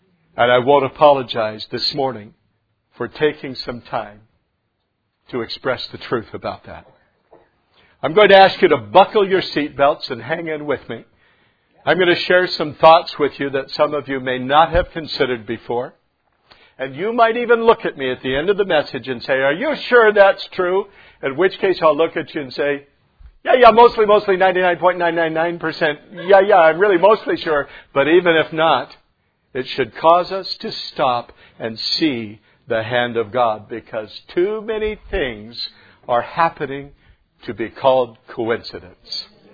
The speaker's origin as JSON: {"language": "English", "country": "United States", "said": "I will also tell you that I'm not ever going to apologize for being an American."}